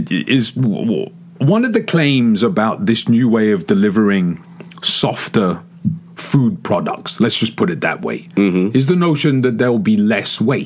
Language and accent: English; England, United Kingdom; when I was a kid, and I wish I could remember the name of the product growing up in England